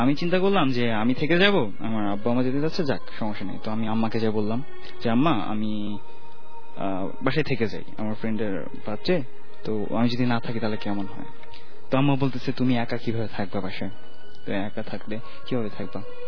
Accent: Muktagacha, Mymensingh Division, Bangladesh; আমি ময়মনসিং এর মুক্তাগাছা থেকে এসেছি, ইন্টারমিডিয়েট ফার্স্ট ইয়ারে পড়ছি।

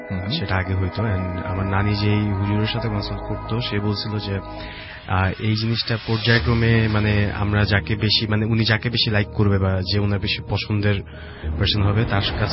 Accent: Dhaka, Dhaka Division, Bangladesh; আমি ধানমন্ডি থেকে এসেছি।

